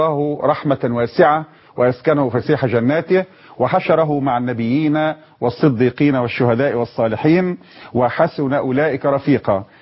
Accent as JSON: {"language": "Arabic", "country": "Egypt", "said": "كلمة عندنا كمصريين بنقولها دايما ربنا يسهل"}